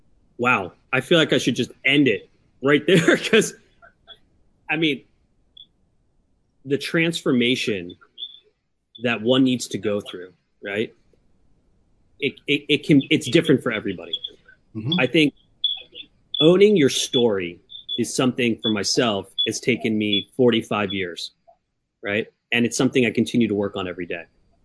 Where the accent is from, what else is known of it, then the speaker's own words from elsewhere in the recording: New York City, New York, United States; it conjures up just growing up in New York City.